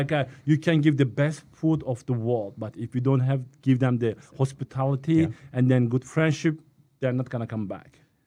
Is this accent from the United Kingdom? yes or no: no; Turkey; moved away as an adult; I am from Turkey originally, and I studied in the college tourism and hotel management, mm-hmm. which is related to my business, and then I came here 2002, October 7.